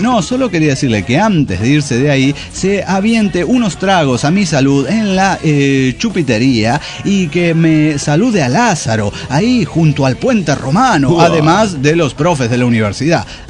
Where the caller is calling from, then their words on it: Montreal, Quebec, Canada; Muy bien, aquí en Montreal, Canadá. ¿Cómo están todos, naves? Pues saludos, bien, muda, pirata, capitán. Desde Montreal